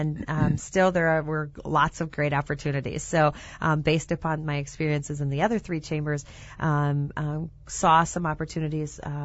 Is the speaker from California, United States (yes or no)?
no; Wisconsin, United States; Because even though I'm from Wisconsin, I had never been here to the Fox Cities area.